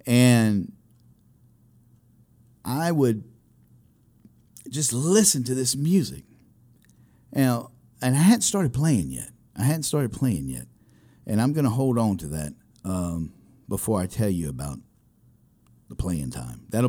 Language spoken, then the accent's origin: English; Jennings, Louisiana, United States; So that's just a little bit of history of growing up in Jennings, Louisiana, where I still reside now.